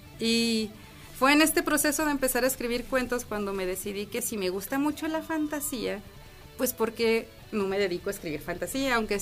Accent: Aguascalientes, Mexico; Y pues en sí soy de aquí de Aguascalientes.

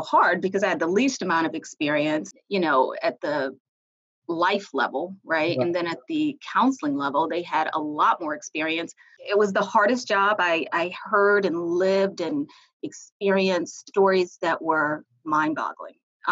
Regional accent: Richmond, Virginia, United States; I'm from Richmond, Virginia. I am a proud Richmonder. I spent the first 21 years of my life in Richmond. And then I went to school in Petersburg, Virginia.

